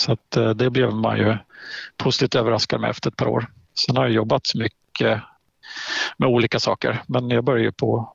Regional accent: Halland County, Sweden; now in Östersund, Sweden; jag är en hallänning i grund och botten, född och uppvuxen på västkusten. Och jag hamnade här för kärlekens skull

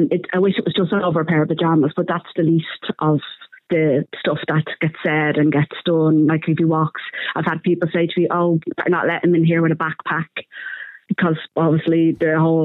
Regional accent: Ireland; her father's a Pakistan Muslim and I'm Irish Catholic. She's born in Ireland. We've lived in Ireland together for 10 years.

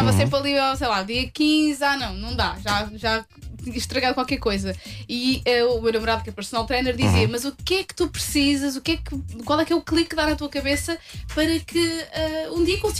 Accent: Viseu, Portugal; Sou de Viseu.

